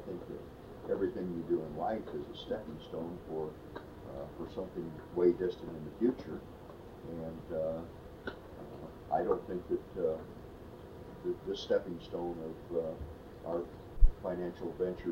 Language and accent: English; Riverton, Wyoming, United States; I was born and raised in Riverton.